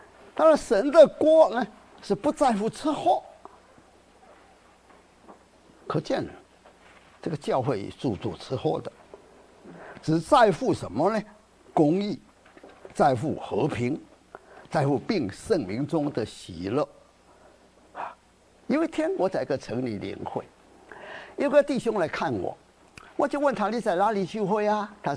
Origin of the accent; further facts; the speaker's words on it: Guangdong, China; 如果我们广东人说扎经